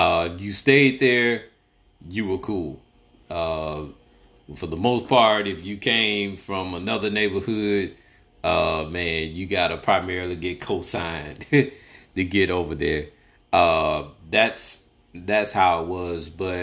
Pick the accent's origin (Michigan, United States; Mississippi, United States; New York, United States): Mississippi, United States; Clarksdale; me and her, we grew up in the same neighborhood. We grew up in Clarksdale, grew up in Riverton and everything.